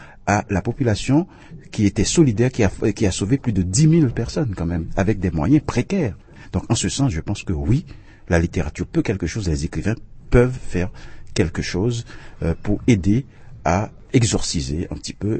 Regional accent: Haiti; que je retourne chez moi en Haïti

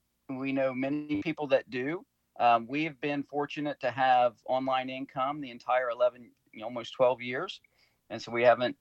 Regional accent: Ohio, United States; moved away as an adult; Many of our family members had moved away. We just happened to have been born and raised in Ohio. And we were like, why are we still here?

